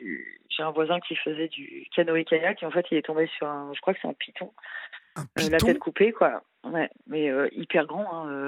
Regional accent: Normandy, France; En fait, j'ai grandi en Sommeville, en région, dans le 76, en Normandie.

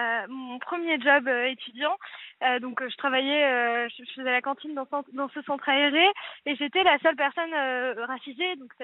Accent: France; Moi je suis française, mais ma mère est née en Algérie.

